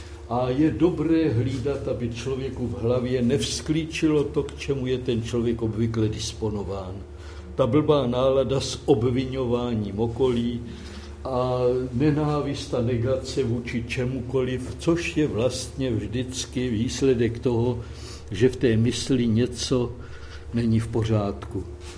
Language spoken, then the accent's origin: Czech; Moravia, Czechia; Já pocházím ze severní Moravy, z Vysočiny